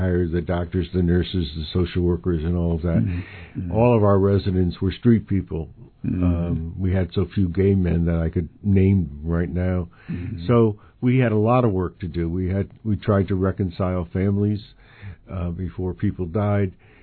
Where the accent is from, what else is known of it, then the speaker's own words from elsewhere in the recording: Bridgeport, Connecticut, United States; I grew up in Bridgeport. I'm one of 10 children, number 4.